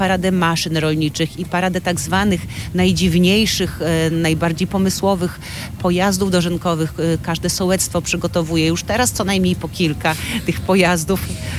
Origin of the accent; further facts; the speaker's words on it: Gdańsk, Pomeranian Voivodeship, Poland; Tak, ja przyjechałam tutaj z Gdańska.